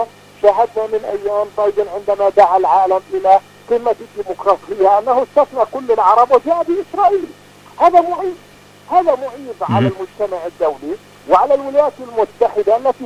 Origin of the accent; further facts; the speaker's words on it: Palestine; لما نمر به كفلسطينيين.